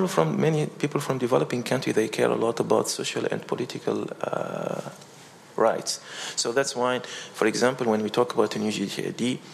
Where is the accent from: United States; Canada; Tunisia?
Tunisia; English is a second language; Myself, I'm coming from Tunisia.